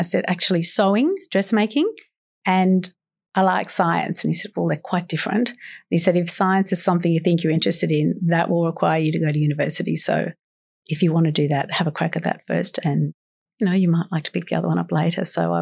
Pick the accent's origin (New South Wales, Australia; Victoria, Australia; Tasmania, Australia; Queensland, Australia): New South Wales, Australia; Gymea Bay; I grew up in Gymea Bay. I'm a girl from the Shire, born in Royal Prince Alfred Hospital